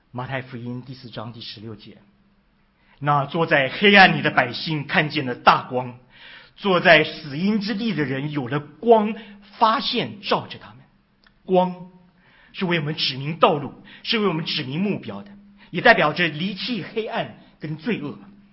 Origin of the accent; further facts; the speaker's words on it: Taiwan; 我小时候我在台湾出生长大，每个暑假我都是在外婆家度过的